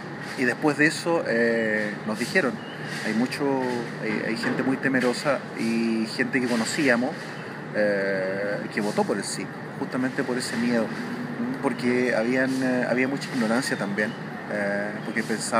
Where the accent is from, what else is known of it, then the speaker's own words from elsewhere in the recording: Valparaíso, Chile; born there; Yo nací en Valparaíso por lo mismo.